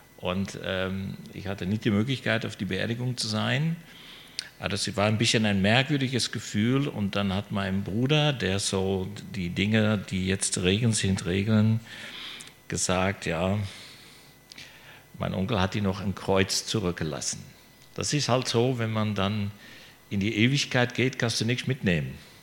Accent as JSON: {"language": "German", "country": "Netherlands", "said": "Ich bin Holländer"}